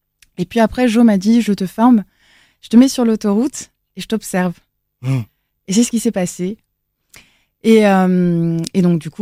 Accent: Elbeuf, Normandy, France; also born or lived in South-west France; Alors, moi, je viens d'Elbeuf, là où j'ai grandi, dans le 76, à côté de Rouen, dans une petite banlieue.

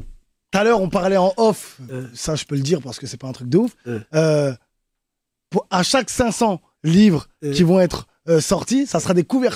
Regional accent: Haiti; moi, je suis haïtien, l'union fait la force, comme on dit

